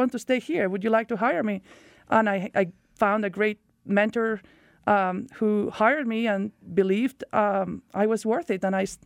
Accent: Barcelona, Catalonia, Spain; moved away as an adult; So I was born and raised in Barcelona by chance.

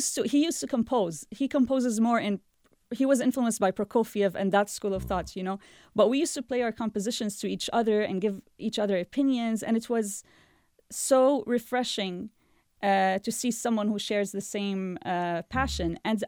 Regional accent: Jordan; You know, I'm from Jordan.

